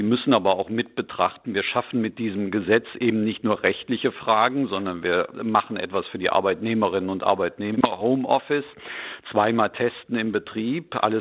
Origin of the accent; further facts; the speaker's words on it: Cologne, North Rhine-Westphalia, Germany; In meiner Heimatstadt Köln haben wir das seit einigen Tagen